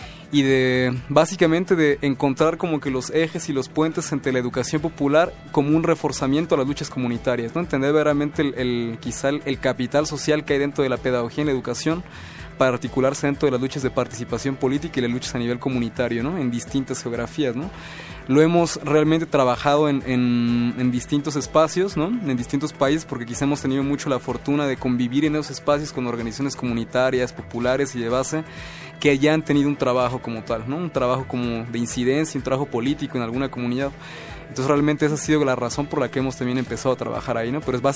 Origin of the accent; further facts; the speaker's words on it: Mexico; soy mexicano, digo, así como tal historiador